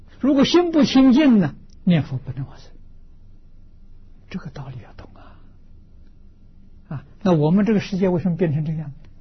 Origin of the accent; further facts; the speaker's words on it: China; 我们中国人气氛的气氛非常不好啊